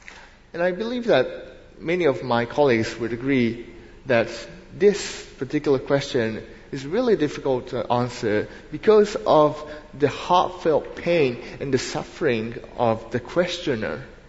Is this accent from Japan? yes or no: yes; Japan; English is a second language; Most of you might already know, I'm originally from Japan.